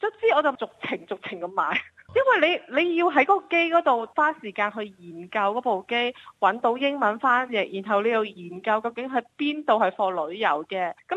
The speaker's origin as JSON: {"language": "Cantonese", "country": "Macau", "said": "因為我本身是澳門人"}